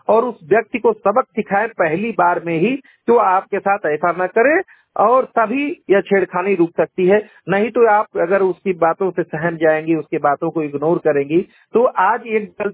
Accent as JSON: {"language": "Hindi", "town": "Ghazipur", "region": "Uttar Pradesh", "country": "India", "said": "मेरी उम्र लगभग 35 वर्ष है और मैं गाजीपुर जनपद का रहने वाला हूँ।"}